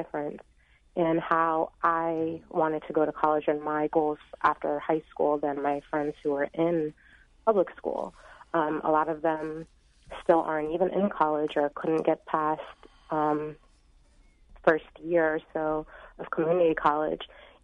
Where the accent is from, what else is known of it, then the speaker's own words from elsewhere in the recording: New York, United States; I'm originally from Long Island, and the neighborhood that I grew up in had pretty bad school district.